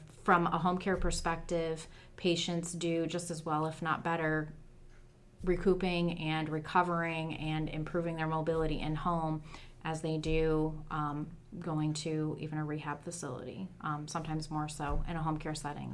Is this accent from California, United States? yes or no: no; New York, United States; I'm born and raised in the North Country.